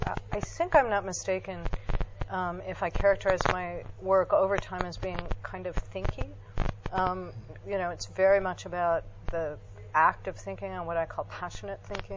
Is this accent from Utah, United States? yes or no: yes; Salt Lake City, Utah, United States; sometimes in my hometown of Salt Lake City